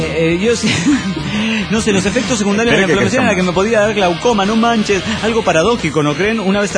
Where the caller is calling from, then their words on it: Villahermosa, Tabasco, Mexico; de Villahermosa, Tabasco, México.